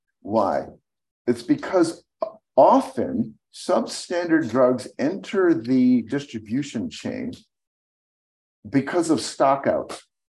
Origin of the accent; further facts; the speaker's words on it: Massachusetts, United States; There's one in my home state of Massachusetts involving injectables.